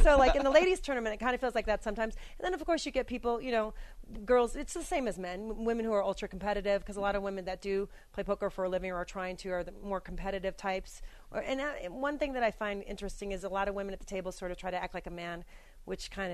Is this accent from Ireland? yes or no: no; Atlanta, Georgia, United States; So I've been playing for so long and born and raised in Atlanta, playing at the Commerce, which is the circus land.